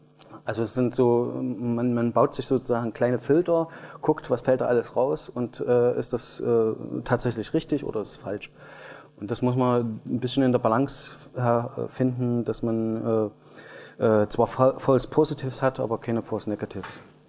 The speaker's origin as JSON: {"language": "German", "town": "Leipzig", "region": "Saxony", "country": "Germany", "said": "also ich komme ja aus Leipzig"}